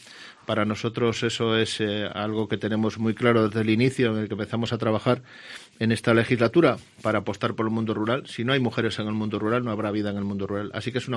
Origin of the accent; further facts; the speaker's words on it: Camponaraya, Castile and León, Spain; se tiene en cuenta esta situación de mi origen, que soy del Bierzo, que soy de Camponaraya